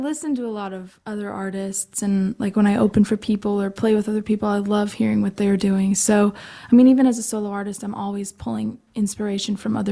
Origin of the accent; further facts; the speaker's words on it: Lincoln, Nebraska, United States; So I'm from Lincoln, but I've played Sioux Falls a couple of times.